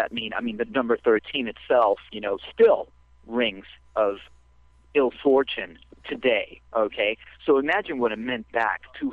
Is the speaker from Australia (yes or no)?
no; Argentina; I'm from Argentina originally, and I used to do UFO research with my grandfather down there.